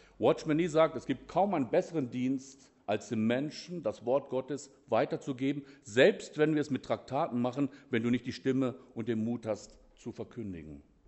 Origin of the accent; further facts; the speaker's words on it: Northern Germany, Germany; Aber ich bin Norddeutscher, bekennender Norddeutscher